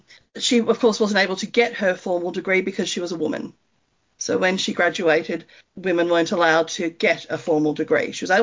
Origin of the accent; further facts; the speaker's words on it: Melbourne, Victoria, Australia; as most people can tell the minute they listen to me, I'm not from this hemisphere. I grew up in Melbourne, Australia, and met my husband there. I grew up in a beachside suburb.